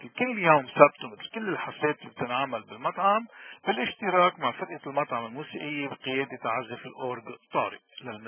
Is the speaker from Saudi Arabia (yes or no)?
no; Lebanon; نحن كلبنانيين اليوم بلدنا عم بيمر بأزمة قاتلة